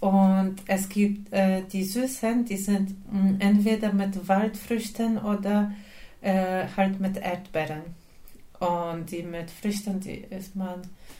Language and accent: German; Poland; bis zu Situationen, wo ich sage, ich bin aus Polen